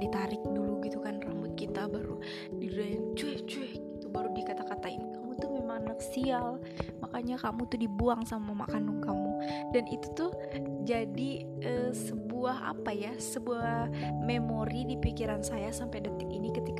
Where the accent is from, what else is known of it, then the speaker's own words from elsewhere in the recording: East Kalimantan, Indonesia; karena kampung saya kan di pinggir Sungai Mahakam, memang Sungai Mahakam gitu.